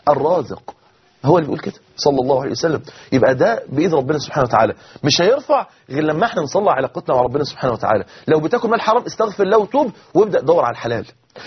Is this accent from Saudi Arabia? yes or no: no; Mansoura, Dakahlia, Egypt; كان عندنا في المنصورة ظهرت إشاعة إن ماء النيل ملوث بمواد كيماوية